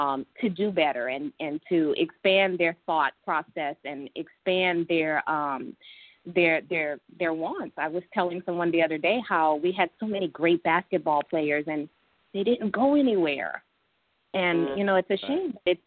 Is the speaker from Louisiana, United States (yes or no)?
yes; Mamou, Louisiana, United States; So I grew up in Mamou, Louisiana, very small town where, in my opinion, there was still some prejudice.